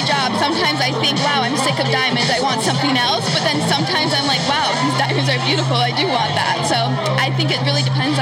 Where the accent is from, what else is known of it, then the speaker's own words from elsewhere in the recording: Princeton, New Jersey, United States; I grew up in Princeton, New Jersey.